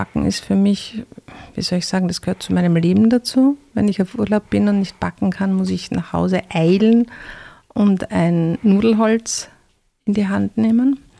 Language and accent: German; Vienna, Austria; Ich bin eben aus Wien, ich bin 56 Jahre alt, habe sehr früh Kinder bekommen, 3, und habe jetzt eine Enkeltochter und einen Enkel am Weg und habe 3-mal im Ausland gelebt